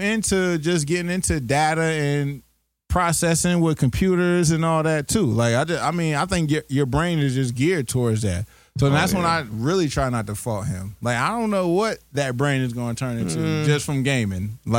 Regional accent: New York, United States; I mean, me, when I was growing up in New York, I was able to go to the park.

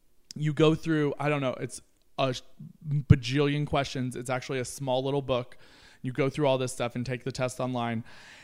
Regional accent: Kentucky, United States; I grew up in Kentucky.

